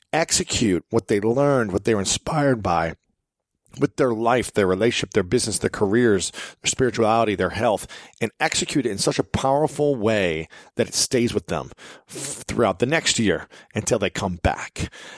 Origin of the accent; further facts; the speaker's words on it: Ohio, United States; I knew that it had to be in my hometown because I wanted to give back to my hometown and let others be aware of where I came from and how meaningful this place actually is for me. So many people emailed me and messaged me and said, hey, why are you doing it in Ohio?